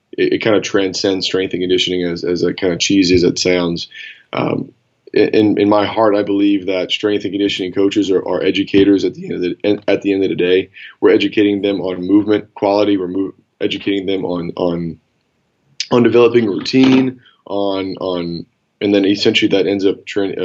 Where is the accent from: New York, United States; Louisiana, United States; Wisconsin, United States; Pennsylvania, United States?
Louisiana, United States; New Orleans; To being that I'm from New Orleans, I consider New Orleans a city that it's lost in time.